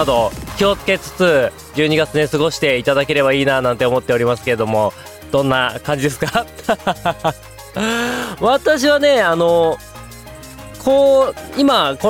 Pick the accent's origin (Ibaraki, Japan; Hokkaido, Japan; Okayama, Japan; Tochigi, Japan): Hokkaido, Japan; 私、地元の北海道はもちろん、多分そろそろ雪がね、積もり始めてる頃でしょうし